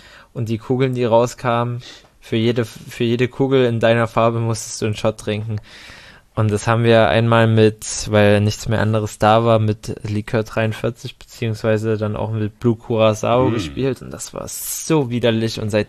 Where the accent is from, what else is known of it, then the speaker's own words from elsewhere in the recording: Netherlands; Ich komme aus den